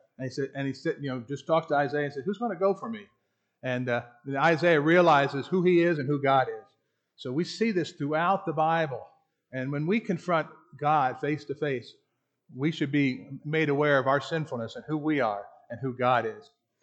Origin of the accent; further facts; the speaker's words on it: Florida, United States; When I grew up in Florida, and we'd always go to Crescent Beach, which is just south of St. Augustine